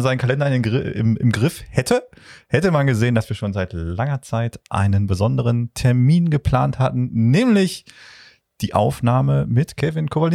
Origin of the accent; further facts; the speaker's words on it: Germany; ich bin Deutscher.